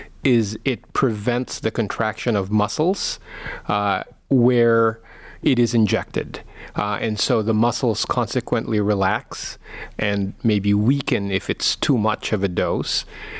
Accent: Philippines; English is a second language; now in United States; Yes, my accent might tell you. I'm born and raised Filipino. I did most of my, all of my postgraduate here in the United States.

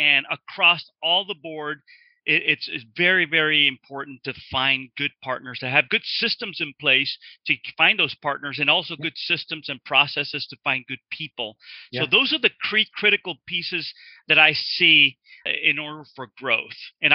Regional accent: Texas, United States; So I grew up in Texas, and I kind of went into engineering and manufacturing, and that's really my passion.

